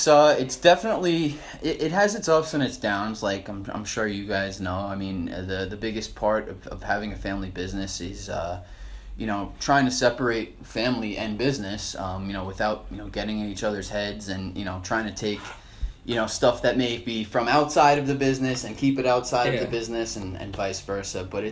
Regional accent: Long Island, New York, United States; I am from Long Island, New York.

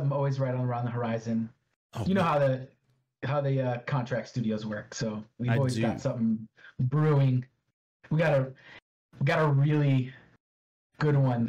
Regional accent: Miami, Florida, United States; So I grew up in Miami, but not like the city of Miami, like Kendall, which is a suburb of Miami.

